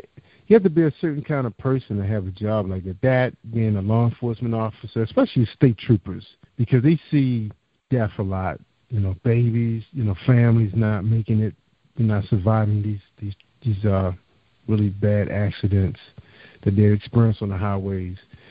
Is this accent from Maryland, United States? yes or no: yes; Baltimore, Maryland, United States; also born or lived in Eastern Shore; because I grew up in Baltimore City as well. A lot of people know I grew up on the Eastern Shore